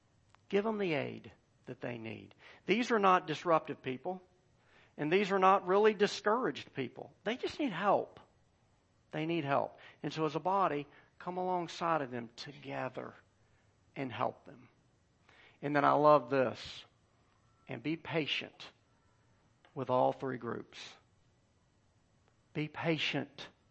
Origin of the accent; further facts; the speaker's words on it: United States; Because I'm an American, and I expect to get to where I'm going efficiently.